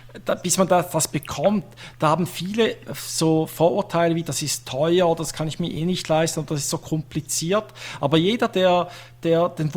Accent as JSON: {"language": "German", "country": "Switzerland", "accent": "Swiss", "said": "mein persönlicher Dialekt ein wenig zu fest, Schweizerisch"}